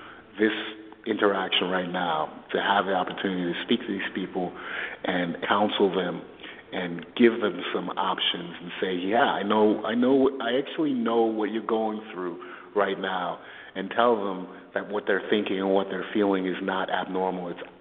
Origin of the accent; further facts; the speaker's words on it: New York City, New York, United States; also born or lived in Port-au-Prince, Haiti; I'm from Port-au-Prince, Haiti, and I grew up in New York City during a rough time in the 70s and 80s in New York City.